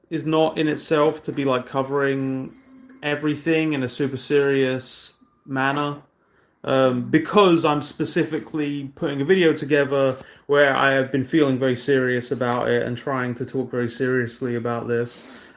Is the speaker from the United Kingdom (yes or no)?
yes; United Kingdom; Yeah, I'm British for no reason.